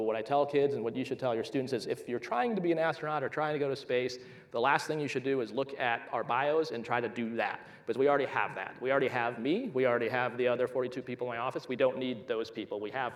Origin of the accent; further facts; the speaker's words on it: Cedar Falls, Iowa, United States; So me growing up in Cedar Falls, I had the unique experience of having a university in the town